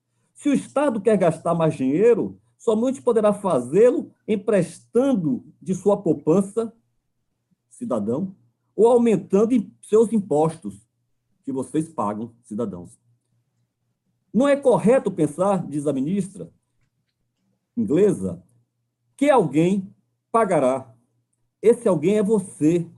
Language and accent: Portuguese; Bahia, Brazil; como bom baiano que sou